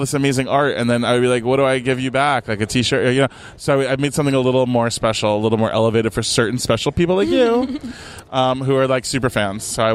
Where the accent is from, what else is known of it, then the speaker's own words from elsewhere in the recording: Fort Lauderdale, Florida, United States; That'll be my first time doing stand-up in Fort Lauderdale, which I'm very excited about in my hometown.